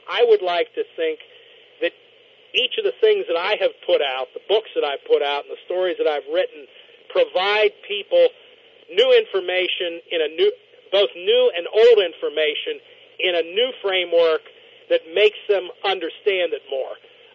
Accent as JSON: {"language": "English", "region": "Pennsylvania", "country": "United States", "tie": "born or raised there", "said": "every county in my home state of Pennsylvania"}